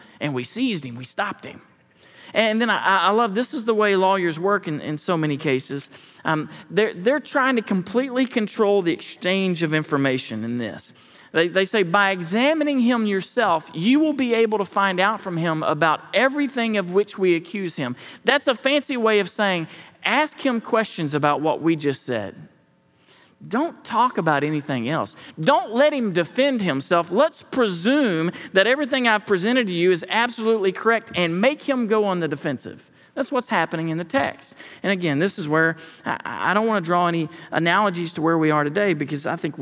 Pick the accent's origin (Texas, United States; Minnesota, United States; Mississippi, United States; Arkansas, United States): Arkansas, United States; Cabot; God used me even though I'm from Cabot, you know?